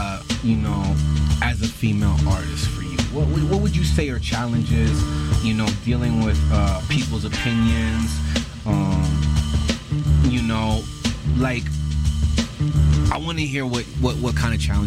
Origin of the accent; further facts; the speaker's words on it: Vancouver, British Columbia, Canada; I grew up in East Van, you know? Like I was telling you before, yeah, I went to Tech and I went to Britannia. I went to, and I lived in Burnaby for a bit.